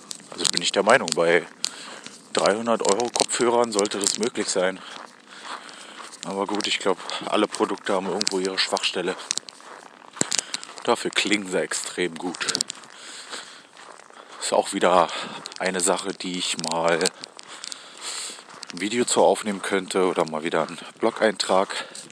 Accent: Berlin, Germany; Eine Minute noch. Als Berliner.

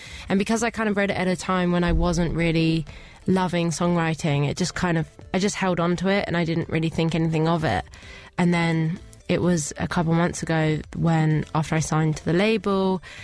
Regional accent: South East England, United Kingdom; born or raised there

